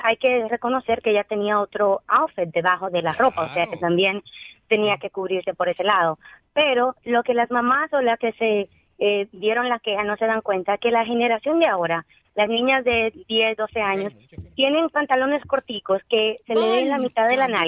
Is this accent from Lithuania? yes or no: no; Dominican Republic; now in United States; Yo tengo mucho tiempo ya viviendo en los Estados Unidos y pienso que yo nunca voy a utilizar, no me dieron el trabajo porque soy dominicana